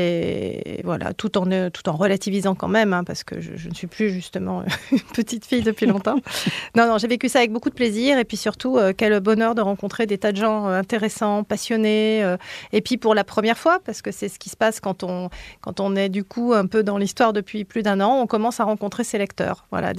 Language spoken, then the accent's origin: French; Lyon, Auvergne-Rhône-Alpes, France; born there; donc moi je suis née à Lyon, à Gerland, donc ça collait bien.